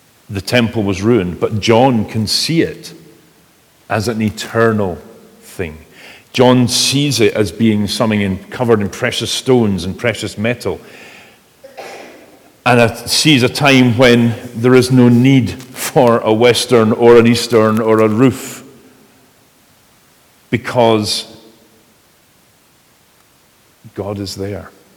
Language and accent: English; Edinburgh, Scotland, United Kingdom; growing up in Edinburgh